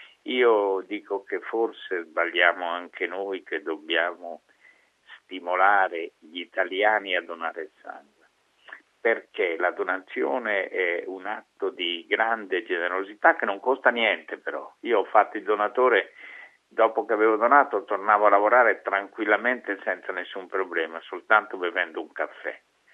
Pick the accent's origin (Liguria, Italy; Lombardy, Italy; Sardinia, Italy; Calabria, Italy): Lombardy, Italy; siccome sono un bergamasco molto testardo